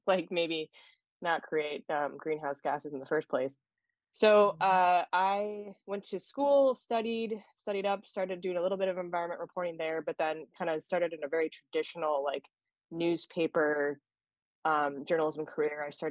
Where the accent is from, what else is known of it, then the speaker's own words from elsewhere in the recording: Midwest, United States; So I am from the Midwest.